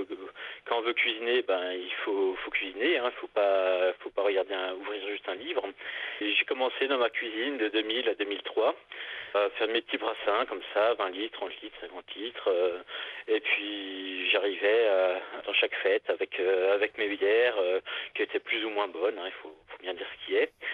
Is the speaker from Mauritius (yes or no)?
no; Grand Est, France; now in Drôme, France; Je suis alsacien, ce qui est totalement pas allemand. Mais j'ai grandi dans un milieu culturel où on buvait de la bière assez facilement.